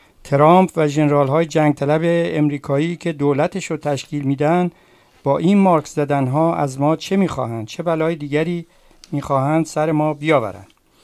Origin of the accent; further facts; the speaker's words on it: Iran; ما ایرانی هستیم ولی مارک اسلام روی ما میزنن